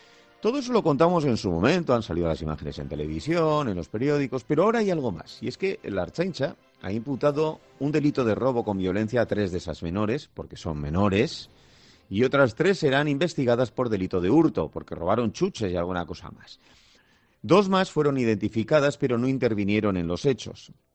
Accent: Bilbao, Basque Country, Spain; en este caso te voy a llevar a mi tierra, en una tienda de Bilbao

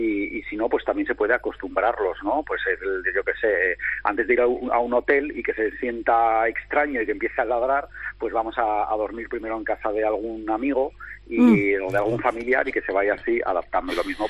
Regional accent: San Sebastián, Basque Country, Spain; nosotros somos de San Sebastián

